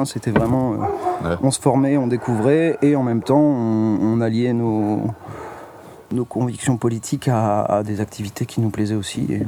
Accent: Hauts-de-France, France; now in Camarès, France; Alors moi, déjà, je suis du Nord-Pas-de-Calais. Et je suis arrivé ici en 2016, à Camarès.

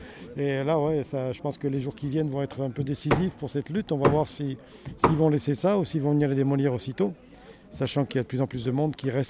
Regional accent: Occitanie, France; Par rapport à chez nous, à l'Arzac, où on a beaucoup de cailloux

